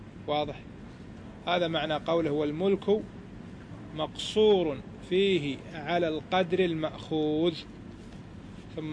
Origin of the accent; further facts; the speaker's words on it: Kuwait; كان أول ما هو معروف عندنا، معروف في الشام، الآن صار معروف حتى عندنا في الكويت.